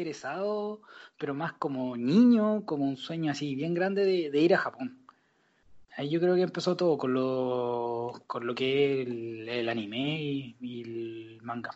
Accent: Rancagua, O'Higgins, Chile; en Rancagua, pues, amigo, ahí nací, estuve toda mi infancia, adolescencia, pasé el colegio, hice mis maldades, conocí a mis amigos, todo en Rancagua.

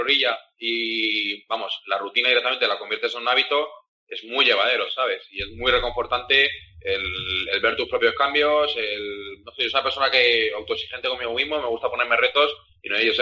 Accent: Valencia, Valencian Community, Spain; bueno, soy de Valencia

